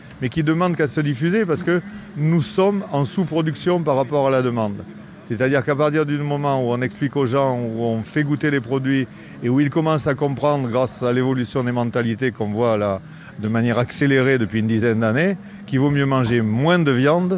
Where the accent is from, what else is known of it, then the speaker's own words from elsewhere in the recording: Nouvelle-Aquitaine, France; Moi, je suis issu de la Dordogne, donc purement aquitain.